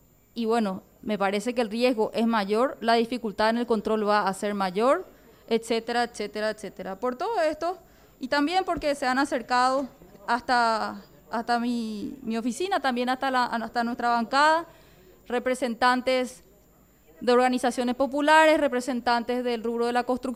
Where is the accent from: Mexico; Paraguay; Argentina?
Paraguay; A mí, por ejemplo, como paraguaya y como representante del pueblo, me duele cuando llegan acá las malas noticias